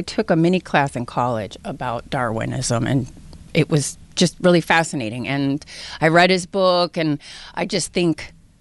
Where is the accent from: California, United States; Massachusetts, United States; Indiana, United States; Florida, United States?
Massachusetts, United States; Quincy; I'm from Quincy